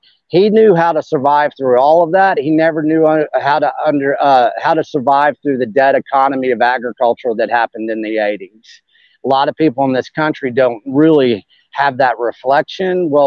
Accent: Texas, United States; I did it with the way that I was raised here in Texas. I come from the dirt roads of West Texas.

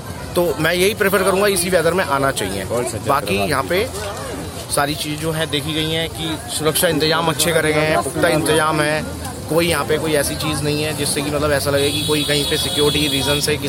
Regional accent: Delhi, India; मैं दिल्ली से आया हूँ

